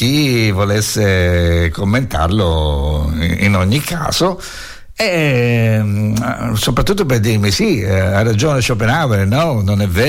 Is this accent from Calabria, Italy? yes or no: yes; Pizzo, Calabria, Italy; Mi ricordo quando ero bambino a Pizzo, c'è la chiesa di San Sebastiano e c'è il santo trafitto dalle frecce.